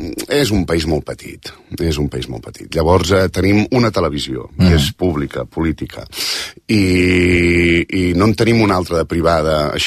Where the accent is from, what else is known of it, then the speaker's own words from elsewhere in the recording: Catalonia, Spain; born there; però he nascut a Catalunya.